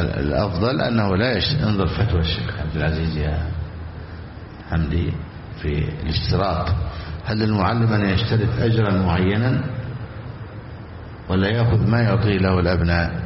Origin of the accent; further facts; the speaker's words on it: Egypt; مثلا عندنا في مصر مطلوب من الإمام أن يجلس في المسجد من العصر إلى العشاء